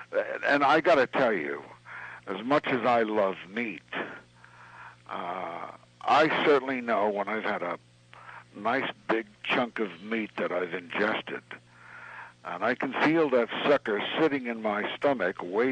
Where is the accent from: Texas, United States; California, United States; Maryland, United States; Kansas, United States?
Kansas, United States; Kansas City; I'm from Kansas City, Kansas.